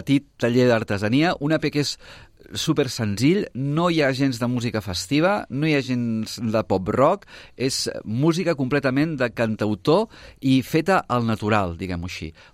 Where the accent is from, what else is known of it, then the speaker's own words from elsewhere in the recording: Sabadell, Catalonia, Spain; Com deia, som gent de Sabadell, amb ganes de fer coses